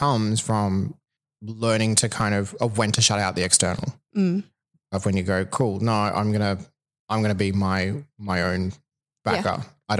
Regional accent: Toowoomba, Queensland, Australia; I went back to where I lived. I'm from Toowoomba originally.

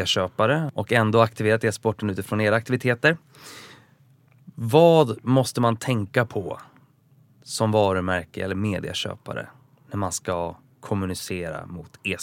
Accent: Uppsala, Uppsala County, Sweden; Nu vet alla som lyssnar att jag är från Uppsala.

